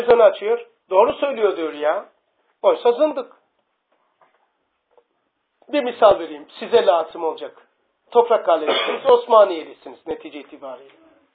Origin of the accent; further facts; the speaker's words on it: Black Sea Region, Turkey; Hele ben Karadenizliyim.